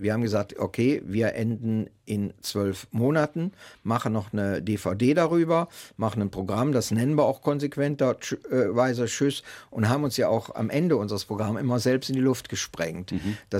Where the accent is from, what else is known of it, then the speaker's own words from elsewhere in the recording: North Rhine-Westphalia, Germany; wenn man uns früher fragt, also meine Generation der alten Männer, von wo kommst du, haben wir gesagt, ja so aus bei Köln. oder aus so bei Aachen. Eifel haben wir nie gesagt.